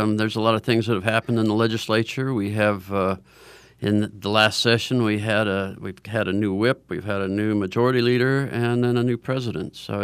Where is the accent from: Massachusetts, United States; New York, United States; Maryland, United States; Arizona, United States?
Arizona, United States; Prescott; also born or lived in Phoenix; I'm a rancher. I'm not a politician. I was born in Phoenix and grew up in Prescott on a ranch. I still have the ranch.